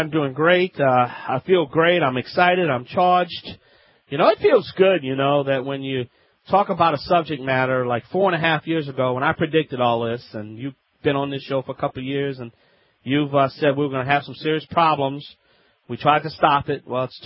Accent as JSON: {"language": "English", "region": "Louisiana", "country": "United States", "said": "I'm the Cajun man from the Bayou Land."}